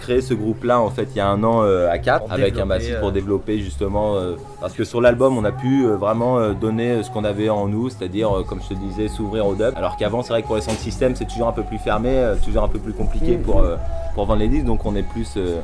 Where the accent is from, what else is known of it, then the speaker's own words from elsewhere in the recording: Rouen, Normandy, France; On est de Rouen.